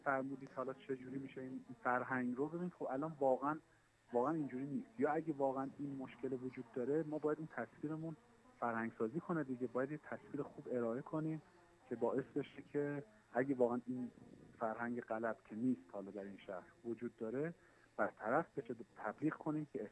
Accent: Khorasan, Iran; خود من که از خراسان اومدم اینجا

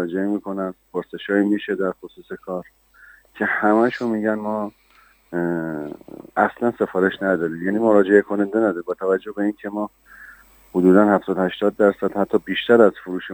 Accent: Iran; میخوندن میدونن ما ایرانیم،

